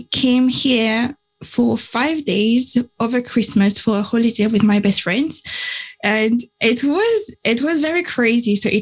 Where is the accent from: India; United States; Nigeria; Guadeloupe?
Guadeloupe; born there; accent: French; English is a second language; So I was born in the Caribbean, on a very, very tiny island where no one knows what data is.